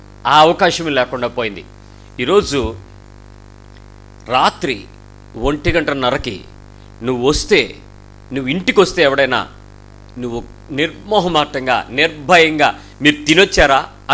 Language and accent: Telugu; South India, India; నేను south India నుంచి వెళ్ళడం వల్ల నాకు ఆంధ్ర వంటలన్నింటినీ నాకు పెడతారు